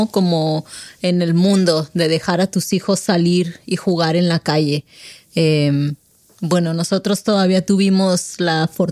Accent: Manzanillo, Colima, Mexico; also born or lived in Nayarit / Zihuatanejo; yo nací en Manzanillo, Colima. Y mi niñez fue muy bonita, pero nos mudábamos mucho con mi familia por el trabajo de mi papá. Entonces, viví en Manzanillo, en Nayarit, en Zihuatanejo, otra vez en Manzanillo, y estuvimos mudándonos mucho.

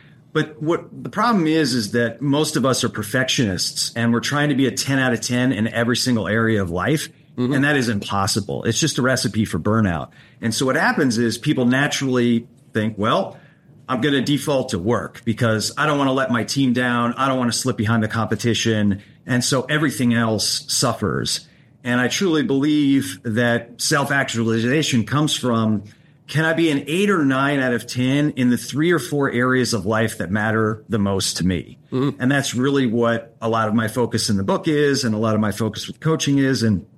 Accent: Sacramento, California, United States; now in New York City, United States; I lived in New York City for 17 years. And when I moved my family back to my hometown of Sacramento 6 years ago

